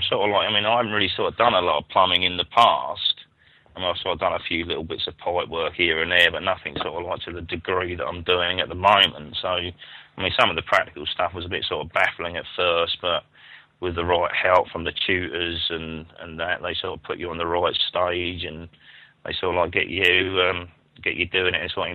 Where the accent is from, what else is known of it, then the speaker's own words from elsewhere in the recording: Worthing, South East England, United Kingdom; I come from Worthing, which is in West Sussex